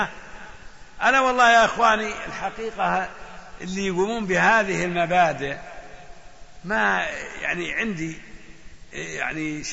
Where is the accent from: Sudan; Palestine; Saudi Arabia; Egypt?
Saudi Arabia; Riyadh, Riyadh Province; شايف أنت من مصر قلت لا من الرياض